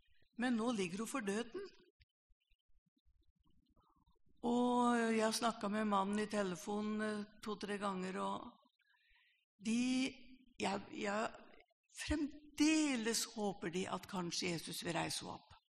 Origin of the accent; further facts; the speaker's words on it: Gjerpen, Telemark, Norway; Og det er fra det området jeg kommer da, det hører dere kanskje. Må ikke plassere meg i Østfold, for det gjør de fleste. Men jeg kommer ikke fra Østfold, jeg kommer fra Gjerpen ved Skien.